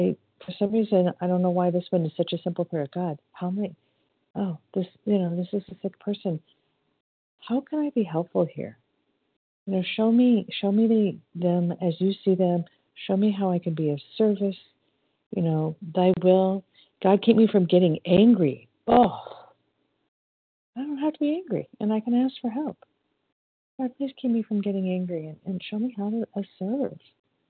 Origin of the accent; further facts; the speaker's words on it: Long Beach, California, United States; recovered compulsive overeater from Long Beach, California.